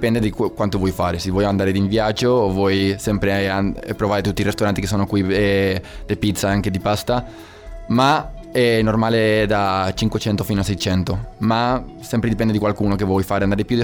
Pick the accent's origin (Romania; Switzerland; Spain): Spain; Valencia, Valencian Community; Italian is a second language; now in Italy; Devo dire che io sono di Valencia, quindi il clima in Valencia è anche incredibile.